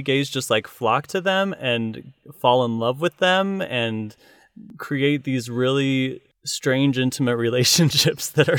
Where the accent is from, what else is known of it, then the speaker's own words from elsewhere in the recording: Utah, United States; I mean, I wasn't performing in local bars because I'm from Utah. We don't believe in alcohol.